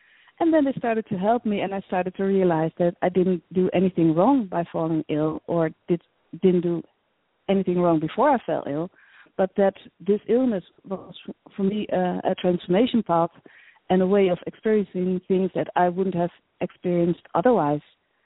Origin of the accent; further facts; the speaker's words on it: Netherlands; English is a second language; I'm Dutch, I must say, because you probably can hear it in my accent, but I'm Dutch. I'm from the Netherlands in Europe.